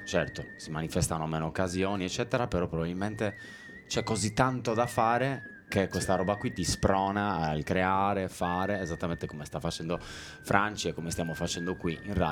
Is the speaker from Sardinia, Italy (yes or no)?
yes; Sardinia, Italy; è difficile togliere la sardità da un sardo